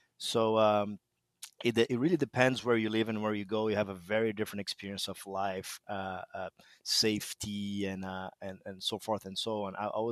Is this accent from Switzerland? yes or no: no; Brazil; accent: Brazilian; English is a second language; But 16 years old, as you can tell by my weird accent, I'm from Brazil, right?